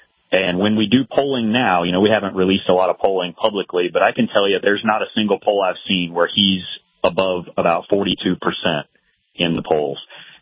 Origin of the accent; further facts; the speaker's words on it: Florida, United States; I was born and raised in North Florida. I'm a Florida native.